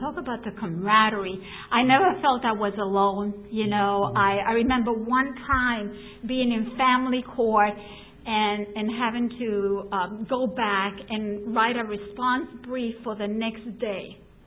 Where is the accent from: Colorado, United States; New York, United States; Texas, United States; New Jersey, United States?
New York, United States; Growing up in Eastern New York, I certainly was exposed to a lot of social injustice